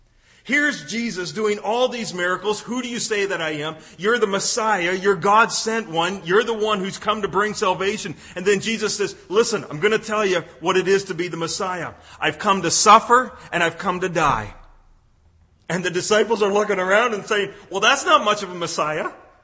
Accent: London, United Kingdom; now in Cambridge, United Kingdom; and we grew up in London. I'm in Cambridge.

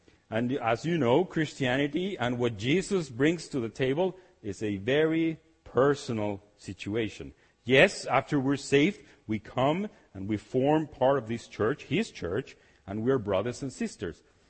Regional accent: Mexico; now in Canada; I was born and raised a Methodist in Mexico. When we came to Canada

